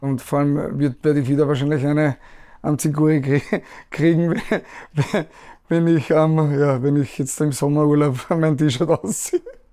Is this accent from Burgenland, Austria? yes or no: no; Vienna, Austria; In meinem kleinen Ghetto im 16. Bezirk, wo ich aufgewachsen bin, wo unser Verein ist, wo ich wohne oben am Wilhelminenberg